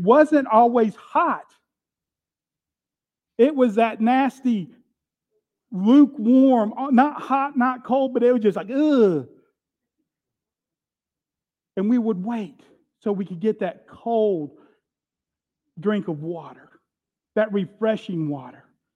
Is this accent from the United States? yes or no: yes; Florida, United States; You know, as a kid, growing up in Florida, we'd be running all over the yard